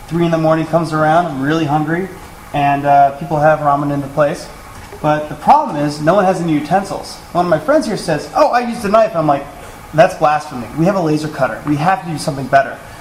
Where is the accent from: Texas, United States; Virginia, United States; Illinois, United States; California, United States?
Illinois, United States; Chicago; I'm from Chicago.